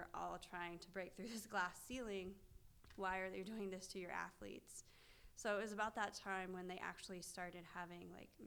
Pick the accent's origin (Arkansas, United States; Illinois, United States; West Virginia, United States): West Virginia, United States; Morgantown; born there; I was born in Morgantown, West Virginia, April 17th, 1989.